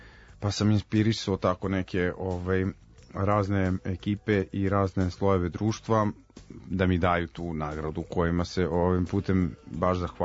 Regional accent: Svilajnac, Šumadija and Western Serbia, Serbia; now in Belgrade, Serbia; ja sam born and raised, nisam baš born, ali sam raised u Svilajncu, što naši kažu, odrastao sam u Svilajncu.

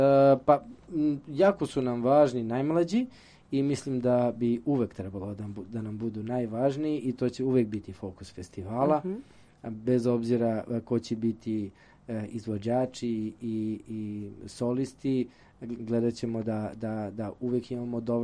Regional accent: Ćuprija, Šumadija and Western Serbia, Serbia; ona je inače rodom iz Ćuprije i ja sam ponosan da sam iz istog rada, odakle Irena.

